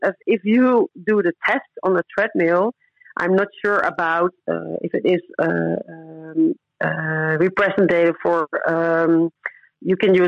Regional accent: Netherlands; moved away; also born or lived in Curaçao; I moved from the Netherlands to the tropical islands close to the north of South America. It's called Curaçao. It's a Dutch colony island.

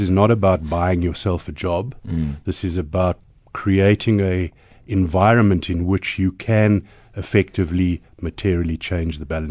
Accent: Cape Town, Western Cape, South Africa; Okay, so I'm a KP, born and bred in Cape Town. I went to school there. I went to UCT.

